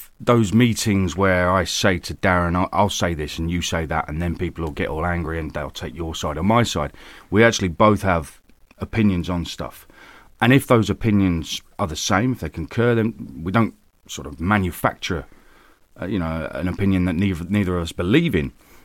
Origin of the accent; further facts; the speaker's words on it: Peterborough, East of England, United Kingdom; I was at school, born and brought up in Peterborough, did my A-levels there, and then went to university in Hull.